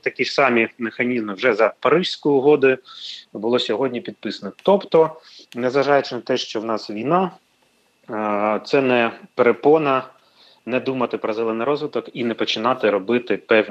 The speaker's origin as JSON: {"language": "Ukrainian", "town": "Donetsk", "region": "Donetsk Oblast", "country": "Ukraine", "tie": "born or raised there", "also_born_or_lived": "Mariupol", "said": "я народився в Маріуполі, все життя своє прожив в Донецьку, під Слов'янськом, під Красним Ліманом в нас була така дача на Глибих Озерах"}